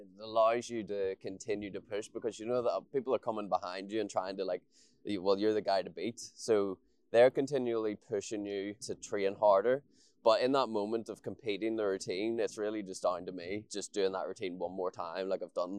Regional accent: Newtownards, Northern Ireland, United Kingdom; now in Bangor, United Kingdom; We're in Bangor, County Down, close to my hometown of Newton Ards, but I have recently bought a house here in Bangor.

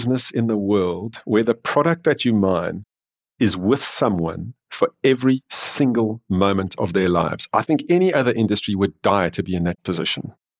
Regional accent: South Africa; I come from South Africa

